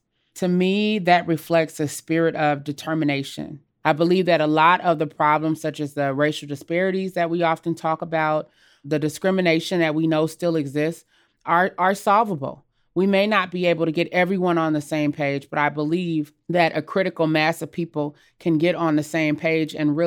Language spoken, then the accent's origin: English; Jackson, Mississippi, United States; born there; I was born in Jackson, Mississippi, in the Deep South, about 8 years after Dr. King was assassinated. So I was born in 1976. And during that period of time, Black people in Mississippi were still very poor.